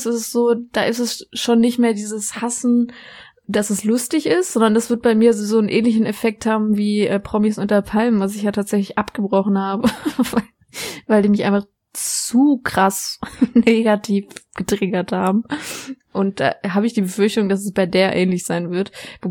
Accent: Baden-Württemberg, Germany; ich komme ja aus der Nähe, für die es nicht wissen, aus der Nähe von Freiburg, da die Ecke, wo der Europapark ist

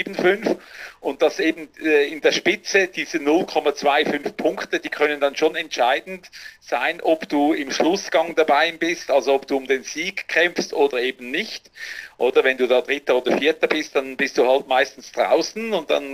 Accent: Würenlos, Aargau, Switzerland; born there; Ja gut, ich müsste eigentlich sagen, da wo ich geboren bin, Würenlos. Nee. Würenlos an der Limmat.

